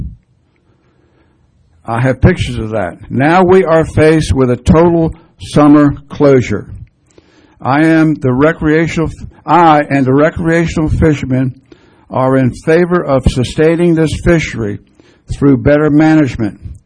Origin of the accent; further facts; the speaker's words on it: Reedville, Virginia, United States; I'm from Reedville.